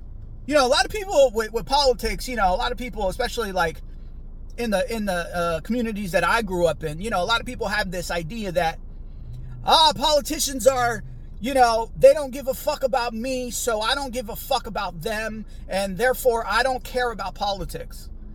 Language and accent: English; United States; I am an American and I am here raising a family and I am trying to see that America thrives.